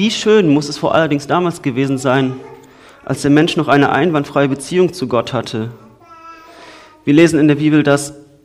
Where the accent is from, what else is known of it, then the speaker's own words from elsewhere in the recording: Cologne, North Rhine-Westphalia, Germany; ich komme aus Köln, in Köln findet man diese Ruhe nicht.